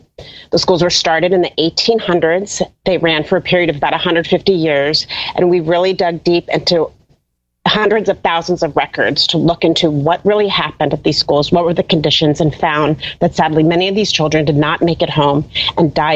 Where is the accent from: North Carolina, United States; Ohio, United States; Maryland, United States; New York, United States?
North Carolina, United States; First off, for me, I'm Native American. I'm an enrolled member of the Haluasaponi tribe from North Carolina.